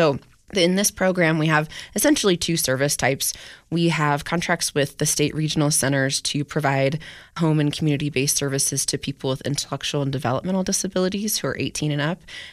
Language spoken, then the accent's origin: English; Gardnerville, Nevada, United States; I grew up in Gardnerville, Nevada. You know, I had a single mom.